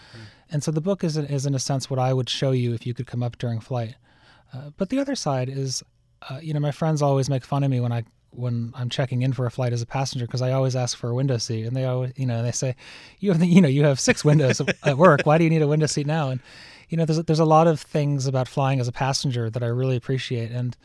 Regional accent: Pittsfield, Massachusetts, United States; moved away as an adult; That's right. I was born in Pittsfield and went to school there. And I went to college in Western Massachusetts, and then I left for England.

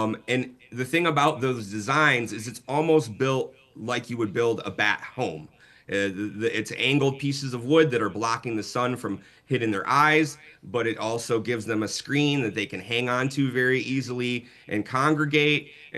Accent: Michigan, United States; now in Southern US

